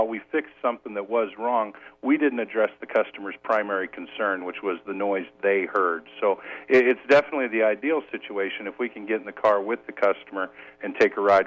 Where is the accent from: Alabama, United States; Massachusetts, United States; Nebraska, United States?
Nebraska, United States; Omaha; moved away as an adult; now in Iowa, United States; No, I grew up in Omaha, so I've moved a little ways away from home here.